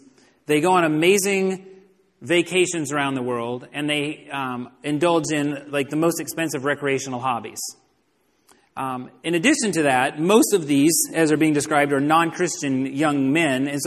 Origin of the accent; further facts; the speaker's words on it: Texas, United States; Where I grew up in Texas, manhood was closely connected to gun ownership and the appropriate use of firearms.